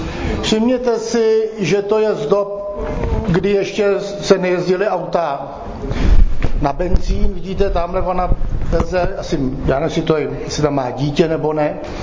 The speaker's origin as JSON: {"language": "Czech", "region": "South Bohemian Region", "country": "Czechia", "said": "To jsou umrlčí prkna ze Šumavy od nás, já jsem z Jižních Čech."}